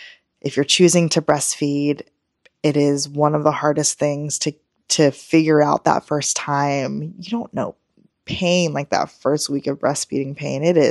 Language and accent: English; Morro Bay, California, United States; now in Bay Area, United States; I grew up in California in a small town called Morro Bay, California. I currently live in the Bay Area.